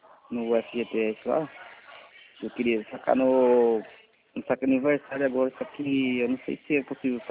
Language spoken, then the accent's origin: Portuguese; Conchal, São Paulo, Brazil